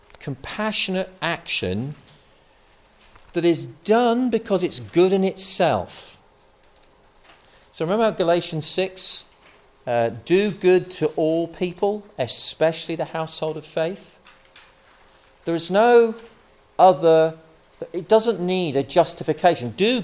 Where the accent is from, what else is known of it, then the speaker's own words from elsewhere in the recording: United Kingdom; We're British, after all.